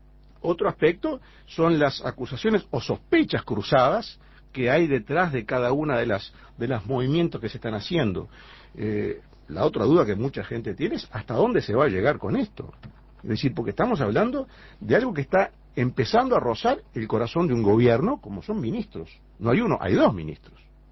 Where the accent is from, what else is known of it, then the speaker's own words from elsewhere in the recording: Uruguay; yo como uruguayo me siento afectado.